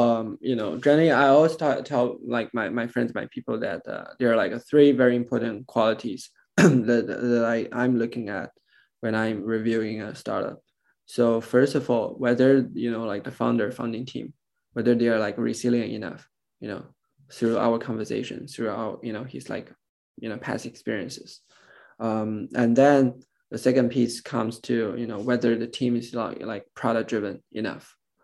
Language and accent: English; China; I'm born and raised in China